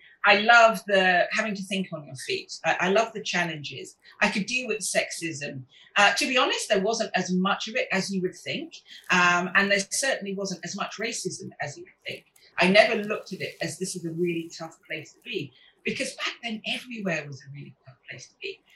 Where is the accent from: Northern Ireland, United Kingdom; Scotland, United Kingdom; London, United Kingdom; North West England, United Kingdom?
London, United Kingdom; Balham; also born or lived in Fulham; My father came from Nigeria, my mum came from Trinidad. They met here, and I was born in Fulham, but grew up in Balham in South London.